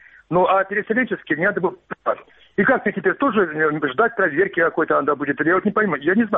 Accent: Donetsk, Donetsk Oblast, Ukraine; now in Kramatorsk, Ukraine; Я сам переселенец из Донецка.

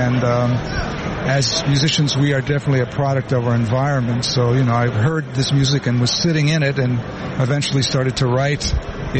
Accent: New York City, New York, United States; Well, I grew up in New York City

